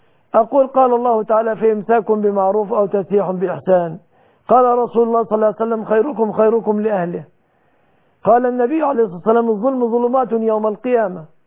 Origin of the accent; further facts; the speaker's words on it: Egypt; بلادنا مصر